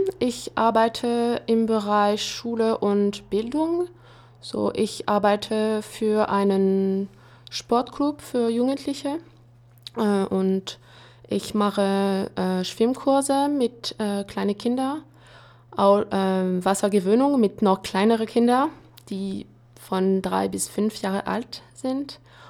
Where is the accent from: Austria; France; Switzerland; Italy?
France; German is a second language; now in Göttingen, Germany; ich komme aus Frankreich. Ich bin in Göttingen seit September und bleibe noch bis Ende August